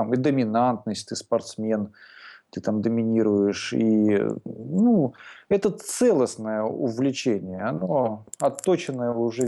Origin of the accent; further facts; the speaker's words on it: Estonia; Родился я в Эстонии, тут и рос.